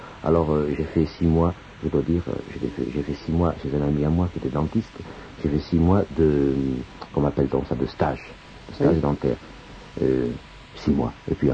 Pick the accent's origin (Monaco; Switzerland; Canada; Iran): Monaco; Je suis de Monaco